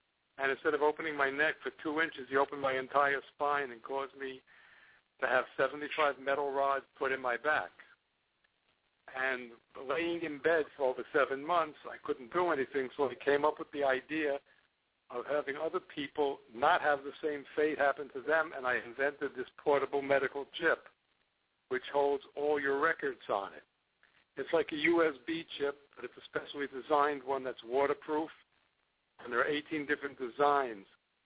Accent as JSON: {"language": "English", "town": "Miami", "region": "Florida", "country": "United States", "said": "I'm from Miami, Florida, and my company is called Safeguard MediSystem, the key to life."}